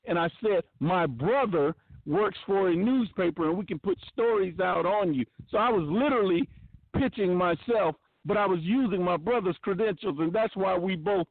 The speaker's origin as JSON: {"language": "English", "region": "South Carolina", "country": "United States", "said": "You know, growing up, I'm from South Carolina over here in the States"}